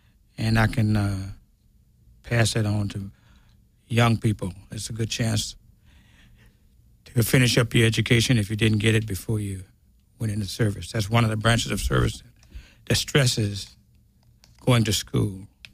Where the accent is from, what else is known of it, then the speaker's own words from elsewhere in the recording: Grenada, Mississippi, United States; And I'm originally from Grenada, Mississippi.